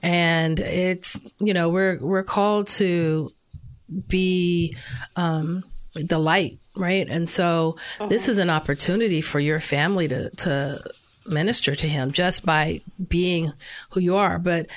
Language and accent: English; Los Angeles, California, United States; I grew up in South Central LA. I grew up surrounded by gang violence.